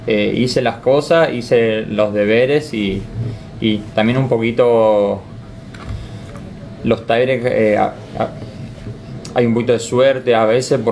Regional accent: Argentina

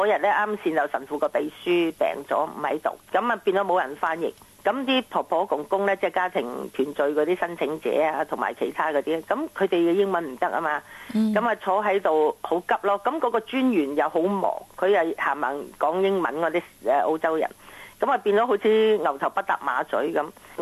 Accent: Macau; also born or lived in Hong Kong; now in Australia; 因为我喺香港出世，喺澳门大。

